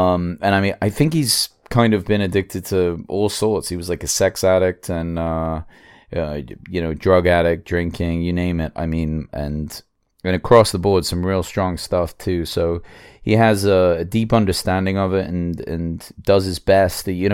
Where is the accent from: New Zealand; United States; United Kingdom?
United Kingdom; England; This guy is somebody that, growing up in England, you know, over the last, God, he must have been around for like maybe 20 years doing different things.